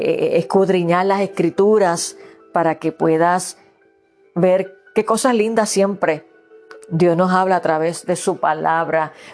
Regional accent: Puerto Rico; now in United States; Bueno, por lo menos yo que vengo de Puerto Rico, no perdemos tiempo

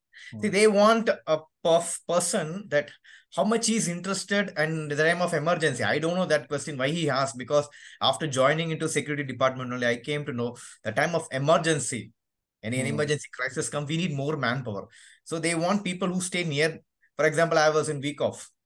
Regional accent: Chennai, Tamil Nadu, India; basically I'm from Chennai. I'm born and brought up from Chennai. And my family, my area, my environment belongs to aviation environment

